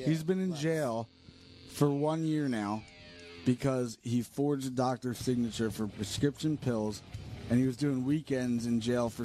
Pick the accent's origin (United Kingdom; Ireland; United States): Ireland; How many Irish people does it take to change the light bulb? I'm Irish.